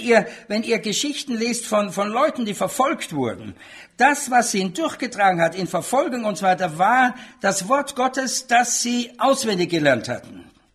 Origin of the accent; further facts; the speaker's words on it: Austria; ich war im katholischen Erziehungssystem, weil ich bin in Österreich aufgewachsen.